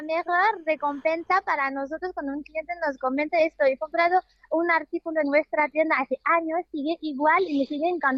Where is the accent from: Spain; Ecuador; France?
France; Spanish is a second language; yo como francesa, pues sí, voy a visitar a mis padres, entonces mi madre vive en la isla de B, mi padre en Tours